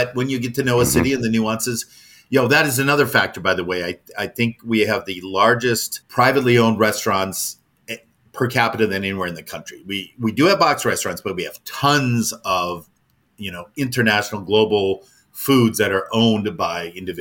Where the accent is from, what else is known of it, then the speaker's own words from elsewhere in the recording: Louisiana, United States; now in Madison, United States; and I came from Louisiana where the music scene, no matter where you are, is big.